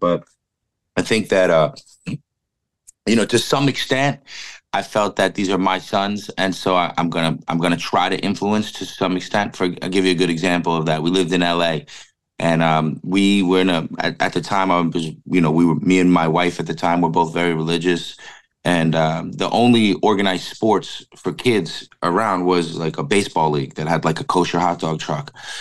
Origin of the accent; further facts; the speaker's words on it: New York, United States; also born or lived in Los Angeles; Like, I went back to being a Rangers fan because I'm from New York, but he kind of fell in love with hockey while I lived in LA, so he's still a Kings fan.